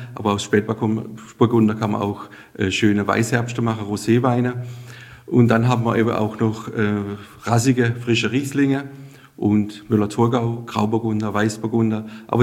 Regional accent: Sasbachwalden, Baden-Württemberg, Germany; Sachsbachwalde ist meine Heimat. Die Reben, die Kulturlandschaft, die wir haben, das ist für mich Heimat.

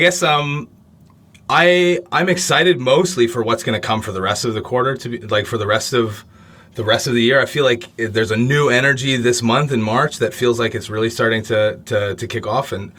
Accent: Canada; And then, you know, being a Canadian, being

